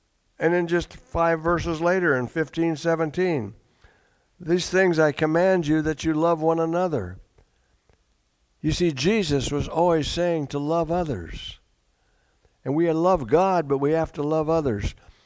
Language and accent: English; Iowa, United States; I grew up in Iowa, and I liked growing up in there. I really did. It was good growing up in Iowa.